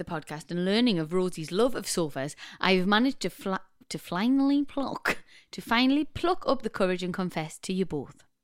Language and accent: English; Belgium; I'm from Belgium, and I've always thought that British people have some really weird food habits.